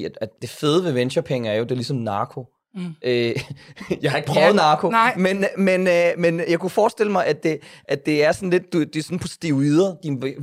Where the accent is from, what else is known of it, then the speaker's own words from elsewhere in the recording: Odense, Region of Southern Denmark, Denmark; jeg voksede op i Odense, jeg var den eneste, min søster og jeg var den eneste udlænding på vores skole, eller anden generationsindvandrer på vores skole